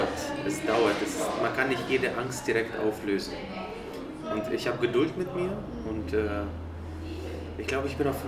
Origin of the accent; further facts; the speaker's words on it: Ukraine; now in Karlsruhe, Germany; Ich komme aus der Ukraine. Ich bin gerade in Karlsruhe in einem Café.